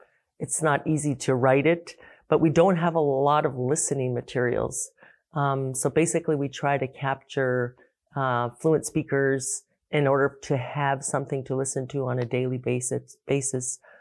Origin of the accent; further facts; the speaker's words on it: Pribilof Islands, Alaska, United States; also born or lived in Aleutian Islands; Our people, we come from the Pribilof Island. I mean, we come from the Aleutian Islands originally.